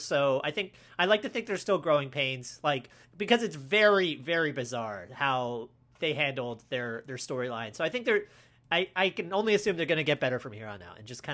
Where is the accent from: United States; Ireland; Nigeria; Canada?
Canada; I'm from Canada